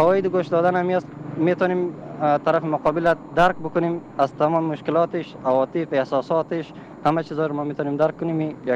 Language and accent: Persian; Daykundi, Afghanistan; now in Ghazni, Afghanistan; اصل ولایت ما از ولایت دایکندی است، ولایت فعلی که میشنیم غزنی